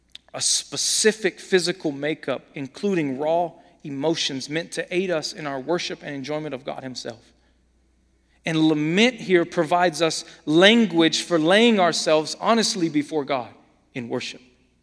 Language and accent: English; Atlanta, Georgia, United States; I'm not from San Diego, if y'all don't know that. I'm from Atlanta.